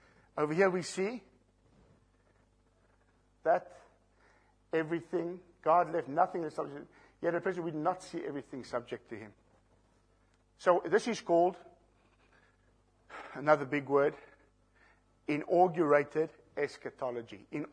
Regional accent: South Africa; I'm from South Africa. They're far worse there.

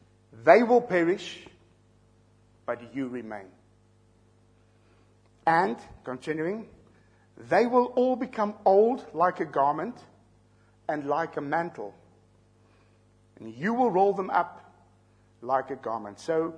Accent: South Africa; accent: South African; I'm going to speak slowly with my South African accent

